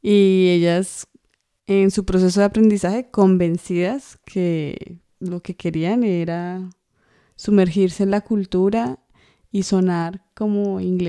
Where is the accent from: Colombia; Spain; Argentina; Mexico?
Colombia; Bogotá; bueno, yo crecí en Bogotá, ¿no?